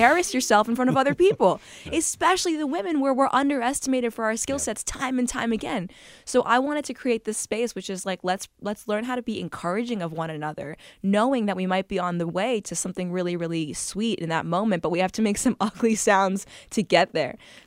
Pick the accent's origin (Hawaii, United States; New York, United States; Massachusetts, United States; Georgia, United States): New York, United States; New York City; I think as a young person, 5, 6 years old, I was growing up in New York City, and I was growing up to two fairly traditional Indian parents.